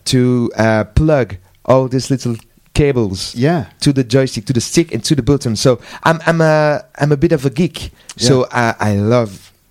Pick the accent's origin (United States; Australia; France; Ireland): France; Paris, Île-de-France; English is a second language; I grew up in the Paris area.